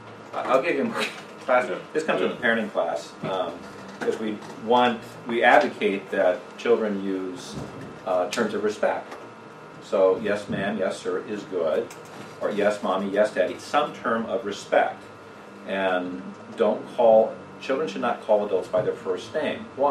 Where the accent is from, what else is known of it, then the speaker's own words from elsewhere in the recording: California, United States; growing up in California, it's Mexican Spanish that I've heard all my life